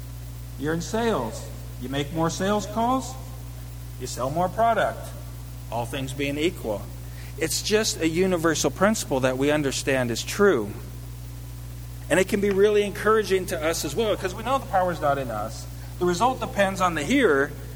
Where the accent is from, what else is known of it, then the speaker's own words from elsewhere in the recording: California, United States; now in Tennessee, United States; I'm from California, actually, not Southern South Carolina. We're from Northern California.